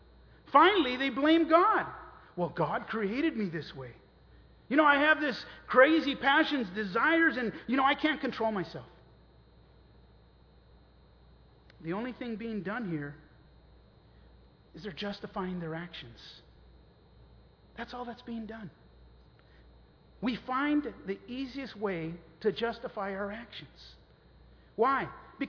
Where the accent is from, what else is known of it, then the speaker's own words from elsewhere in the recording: Los Angeles, California, United States; Well, I grew up in the barrio. I grew up in East LA and everyone smoked, everyone used drugs.